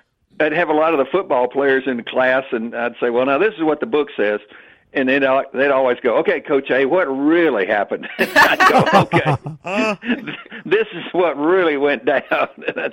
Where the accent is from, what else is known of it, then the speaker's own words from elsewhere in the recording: the South, United States; because I'm a Southerner. And we've seen the same thing happen to us.